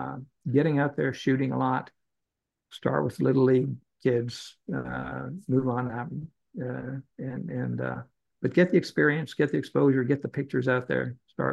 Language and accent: English; Dallas, Texas, United States; also born or lived in Canada; I grew up in Dallas after my family moved down here from Canada